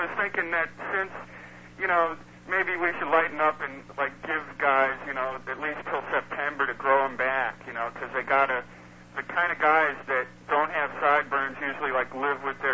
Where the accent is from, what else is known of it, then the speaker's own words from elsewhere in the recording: Illinois, United States; And I'm watching my hometown baseball team, which I only watch when they play the Mets. The Cubs are, you know, playing the Mets.